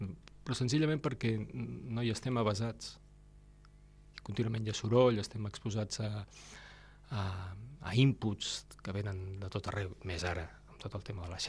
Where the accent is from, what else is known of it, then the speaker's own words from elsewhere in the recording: Catalonia, Spain; Jo sóc català de mena. Més de 8 cognoms catalans.